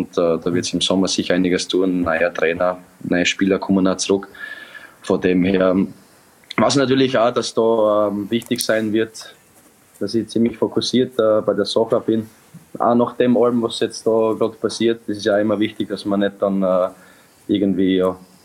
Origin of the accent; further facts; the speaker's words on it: Austria; born there; Ich bin aber ja in Österreich geboren.